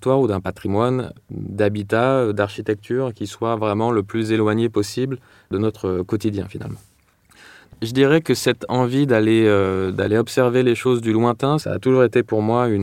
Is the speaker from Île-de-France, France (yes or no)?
yes; Paris, Île-de-France, France; also born or lived in London, United Kingdom; Donc la jeunesse, j'ai grandi à Paris et Londres, où mon père a vécu pendant pas mal d'années.